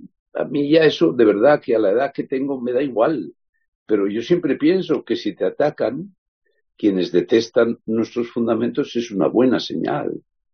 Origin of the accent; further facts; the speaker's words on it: Basque Country, Spain; En mi tierra, en el País Vasco